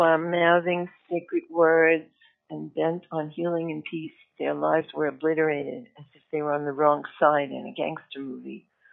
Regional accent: Connecticut, United States; I come from Connecticut where Sandy Hook happened.

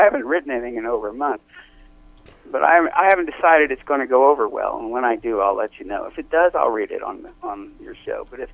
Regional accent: Ohio, United States; I was just thinking about growing up in the Midwest. I know Ohio has more Amish than any place on the planet. So I come from Amish land.

